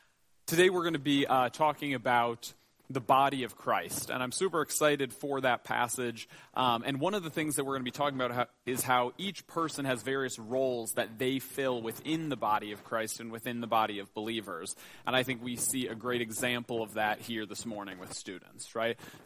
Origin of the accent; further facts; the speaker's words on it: McHenry, Illinois, United States; I grew up in McHenry, Illinois, which is about an hour and a half east of here.